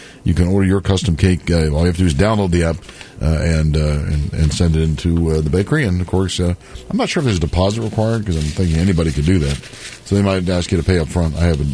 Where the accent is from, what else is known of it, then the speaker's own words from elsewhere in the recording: Denver, Colorado, United States; born there; I was born here. So I'm not an immigrant to this country. I was born in Denver, Colorado, at Fitzsimmons Army Hospital.